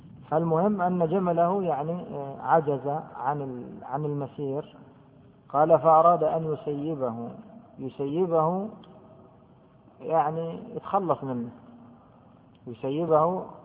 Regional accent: Egypt; طبعا عيان هذه مشهورة عندنا في مصر، فلان عيان، عيان يعني مريض

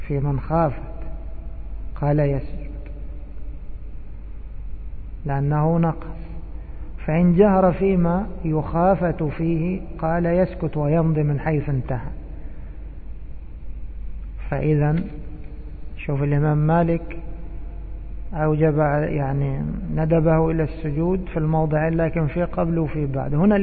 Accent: Egypt; عندنا في مصر يمرون، في مصر يمرون اللي عنده أي شيء يأخذه يجمع الخردة

